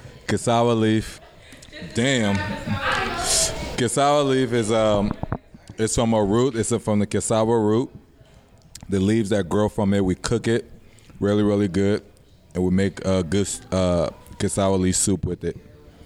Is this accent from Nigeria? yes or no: no; Monrovia, Montserrado, Liberia; I'm from Monrovia, Liberia.